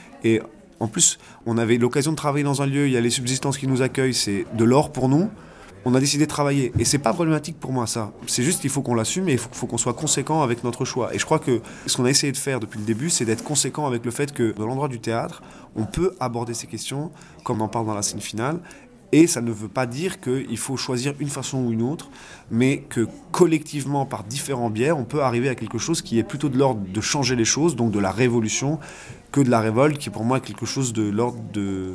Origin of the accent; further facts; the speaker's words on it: Italy; Mais moi, j'ai grandi en Italie